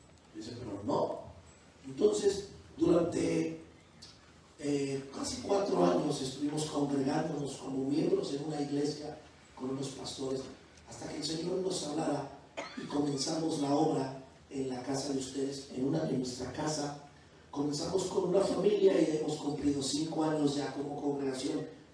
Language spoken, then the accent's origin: Spanish; Mexico City, Mexico; nosotros que venimos del centro de la Ciudad de México